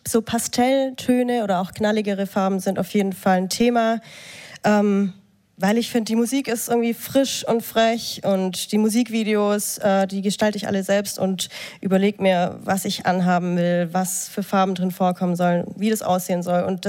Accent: Ravensburg, Baden-Württemberg, Germany; born there; accent: Swabian; Und ich komme gebürtig aus Ravensburg, da schwätzt man Schwäbisch.

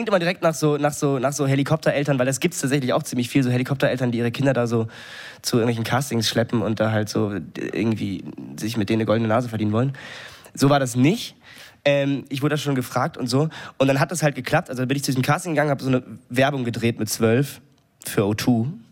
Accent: Berlin, Germany; Ich bin aus Berlin und ich habe wirklich, also das klingt jetzt auch gemein, aber in Berlin ist es nicht so schwer, Lehrer zu werden.

